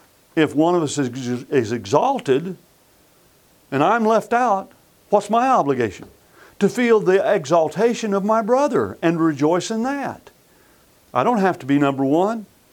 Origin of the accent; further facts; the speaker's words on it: Arizona, United States; also born or lived in Texas; Now, I was born in Texas, but I was raised in Arizona.